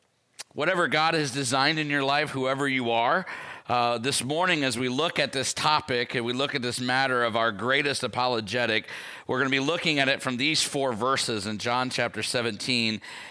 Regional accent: Midwest, United States; I grew up in the Midwest, so this one's key.

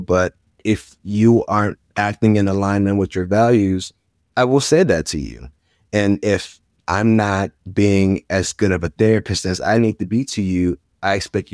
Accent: New Orleans, Louisiana, United States; And even I think back to myself growing up in New Orleans.

